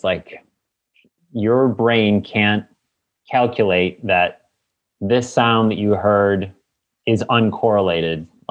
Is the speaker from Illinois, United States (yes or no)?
yes; Chicago, Illinois, United States